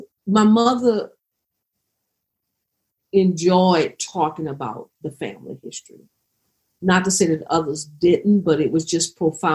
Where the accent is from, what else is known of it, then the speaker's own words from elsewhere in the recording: Louisiana, United States; Okay, I'm from Louisiana. I've been in Louisiana all my life. My root is deeply connected to Louisiana and Mississippi, South Carolina, Virginia.